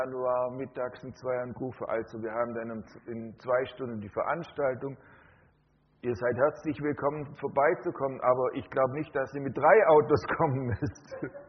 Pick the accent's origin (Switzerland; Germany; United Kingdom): Germany; Ailingen, Baden-Württemberg; Ich komme aus Eilingen bei Friedrichshafen